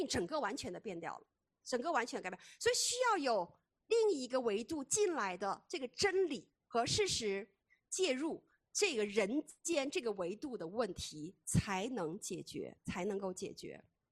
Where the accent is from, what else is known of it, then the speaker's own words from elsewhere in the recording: Wuxi, Jiangsu, China; 因为我们家是无锡人嘛，然后我的娘娘他们都说无锡话的